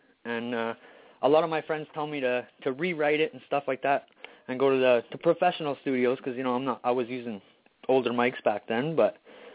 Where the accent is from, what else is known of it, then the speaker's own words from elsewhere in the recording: Alberta, Canada; now in Ottawa, Canada; I'm from Canada. I'm in Ontario right now, just outside of Ottawa. I'm from Alberta, though.